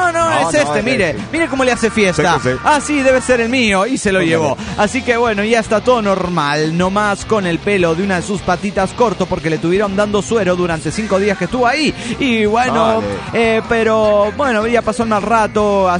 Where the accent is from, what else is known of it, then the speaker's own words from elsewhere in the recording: Oaxaca, Mexico; now in Chicago, United States; Me fui de vacaciones a Oaxaca, mi tierra.